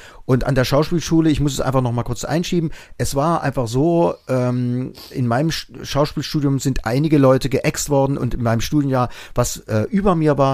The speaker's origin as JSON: {"language": "German", "region": "East Germany", "country": "Germany", "said": "ich bin aus dem Osten, klar, ja."}